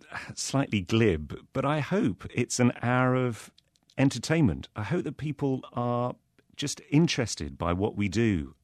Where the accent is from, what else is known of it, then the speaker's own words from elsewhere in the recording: England, United Kingdom; accent: English; And I, for all my pretentious English accent, I'm an immense fan of American football.